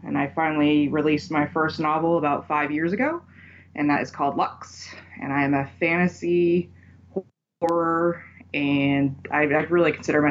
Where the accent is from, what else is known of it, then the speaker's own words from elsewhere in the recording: Maine, United States; moved away as an adult; now in Missouri, United States; I am originally from Maine. I have moved to Southwest Missouri recently, and I've been trying to get used to the change in climate down here.